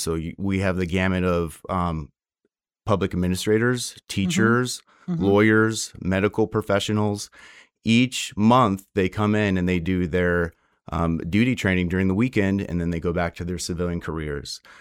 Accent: Dallas, Oregon, United States; So I grew up here in Oregon. I'm a hometown boy in Dallas, Oregon.

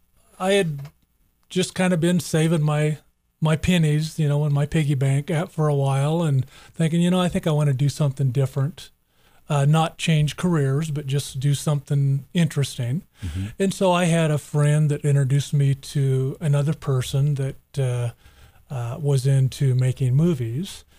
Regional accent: Silverton, Oregon, United States; born there; also born or lived in Woodburn / Salem; I was born in Silverton, actually.

